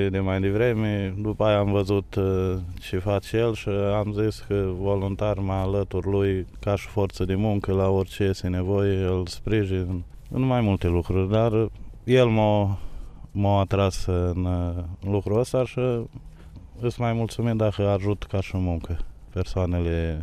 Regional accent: Mircești, Iași County, Romania; sunt din Mircești, Iași.

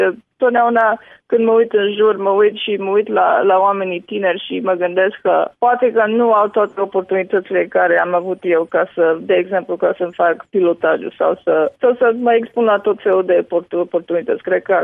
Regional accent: Romania; sper că așa de să pot să reprezint țara noastră, ca o româncă ajunsă pe Marte

